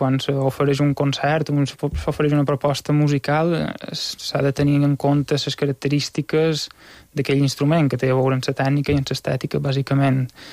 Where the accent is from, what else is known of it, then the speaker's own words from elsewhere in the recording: Petra, Balearic Islands, Spain; Jo, com que som de Petra, triaré l'orgue de Petra